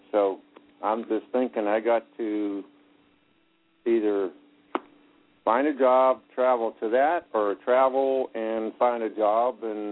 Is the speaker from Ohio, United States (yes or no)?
yes; Youngstown, Ohio, United States; I'm originally from Ohio myself.